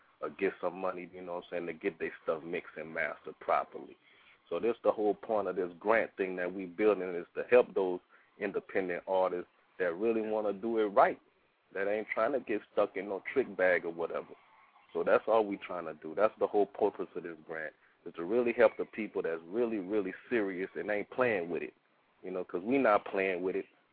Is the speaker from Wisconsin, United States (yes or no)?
no; Louisiana, United States; I'm from Louisiana. We don't talk a lot down there.